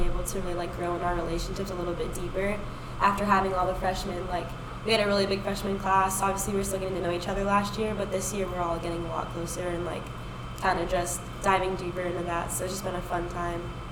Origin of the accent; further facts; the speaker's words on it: Land O'Lakes, Florida, United States; And I'm from Land O'Lakes, Florida.